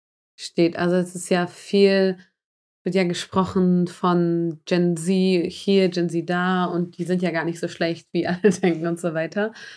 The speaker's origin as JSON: {"language": "German", "country": "Germany", "tie": "born or raised there", "said": "Wir haben beide einen polnischsprachigen Background, also unsere Eltern kommen aus Polen, aber trotzdem sind wir ja in Deutschland aufgewachsen."}